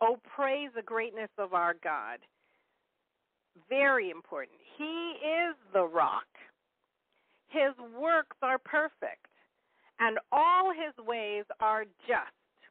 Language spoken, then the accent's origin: English; Canada; I'm Canadian. We're very proud.